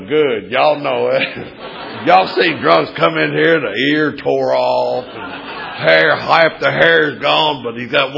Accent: Kentucky, United States; now in St. Petersburg, United States; I'm originally from Kentucky, and I used to belong to a Tuesday night group that met on Saturday morning.

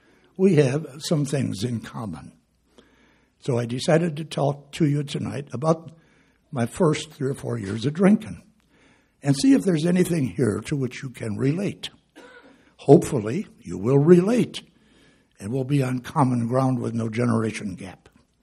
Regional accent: Cleveland, Ohio, United States; The legal drinking age in Ohio, I grew up in Cleveland, Ohio, in a suburb of Cleveland.

